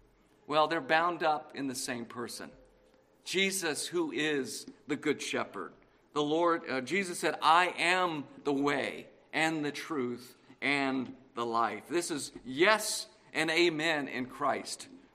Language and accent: English; Texas, United States; I'm a little bit ashamed because I grew up in Texas. And so football is a big deal in Texas.